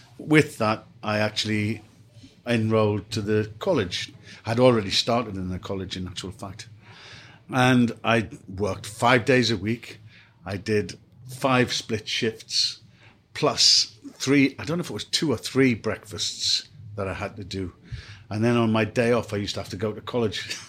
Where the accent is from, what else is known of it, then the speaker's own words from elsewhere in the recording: North East England, United Kingdom; now in London, United Kingdom; I come from the Northeast. I spoke very different. I felt a little bit lost. I felt out of my comfort zone because of my accent.